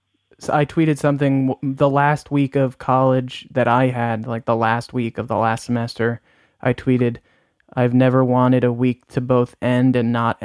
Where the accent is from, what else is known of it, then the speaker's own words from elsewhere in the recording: Pequannock, New Jersey, United States; She's from my hometown, Pequannock.